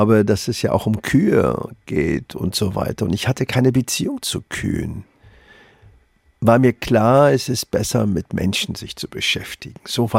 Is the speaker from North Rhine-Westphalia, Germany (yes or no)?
no; Berlin, Germany; Ich komme aus dem Wedding und das habe ich nie vergessen und fühle mich deswegen auch so wohl.